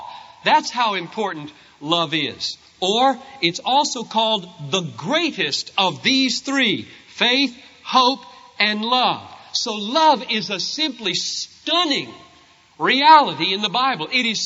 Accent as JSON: {"language": "English", "region": "South Carolina", "country": "United States", "tie": "born or raised there", "said": "I grew up in South Carolina."}